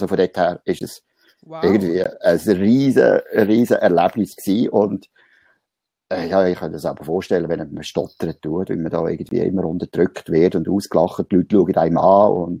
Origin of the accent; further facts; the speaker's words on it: Hochdorf, Lucerne, Switzerland; born there; accent: Lucerne dialect; wie wir so sagen hier im Luzernischen. Ich bin hier in Hochdorf geboren, also Luzerner.